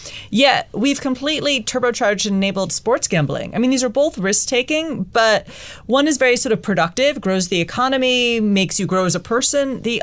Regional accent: Storrs, Connecticut, United States; Like, I'm from Storrs, Connecticut, this tiny town in the middle of nowhere, but we have this, like, enormous basketball dynasty.

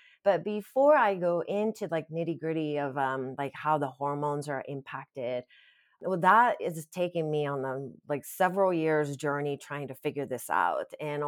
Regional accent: Japan; So growing up in Japan with the Shinto background, we will celebrate the lunar

